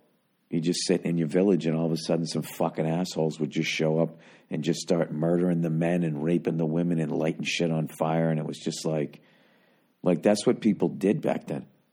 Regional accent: United States; because I'm speaking English, people just look at you like, oh, there's a fucking American.

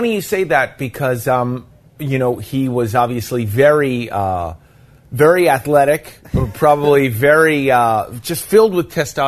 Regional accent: Manhattan, New York, United States; No, I grew up in Manhattan.

